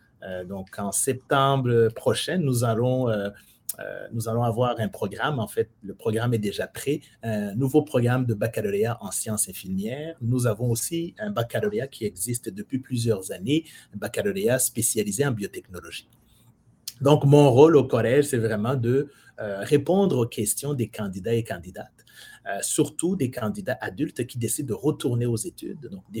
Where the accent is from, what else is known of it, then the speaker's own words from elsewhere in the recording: Rwanda; moved away as an adult; now in Ottawa, Canada; comme vous l'avez mentionné. Je suis originaire du Rwanda. Je suis né et grandi au Rwanda. Et en 1998, j'ai décidé de quitter mon pays natal. Donc, je suis arrivé au Canada le 13 septembre 1998.